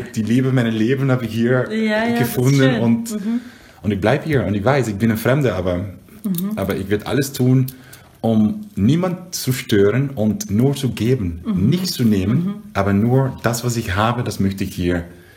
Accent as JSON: {"language": "German", "country": "Curaçao", "tie": "born or raised there", "also_born_or_lived": "Netherlands", "second_language": "German", "said": "weil ich bin in Holland geboren und mit meinem vierten Lebensjahr bin ich nach Curaçao, ist meine Mutter zurückgegangen in ihre Geburtsinsel, Curaçao in der Karibik. Und da habe ich Holländisch gesprochen. Und, aber ich habe eine dunkle Haut."}